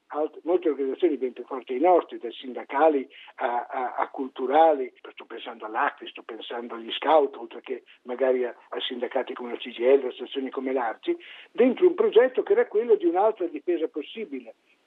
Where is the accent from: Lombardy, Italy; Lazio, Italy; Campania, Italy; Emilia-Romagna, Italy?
Emilia-Romagna, Italy; Ferrara; sono di Ferrara, vicinissimo a Bologna